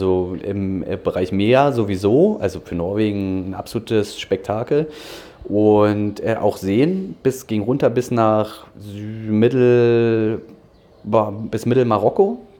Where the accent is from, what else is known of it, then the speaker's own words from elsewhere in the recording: Dranske, Mecklenburg-Vorpommern, Germany; also born or lived in Berlin; Aber ich bin ich bin in Berlin geboren, muss ich ehrlich zugeben, und war dann aber auch einige Jahre auf Rügen, bin da groß geworden, in Dranske, um genau zu sein.